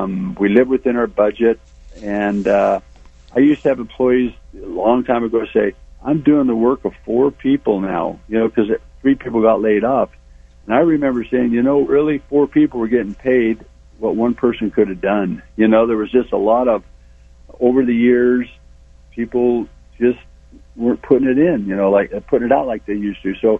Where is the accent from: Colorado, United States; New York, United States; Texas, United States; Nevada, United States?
Nevada, United States; North Las Vegas; When North Las Vegas was going under, I grew up here, so this is my hometown.